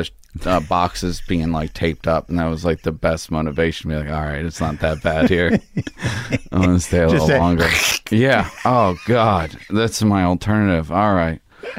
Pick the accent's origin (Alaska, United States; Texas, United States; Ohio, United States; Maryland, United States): Maryland, United States; Baltimore; Baltimore.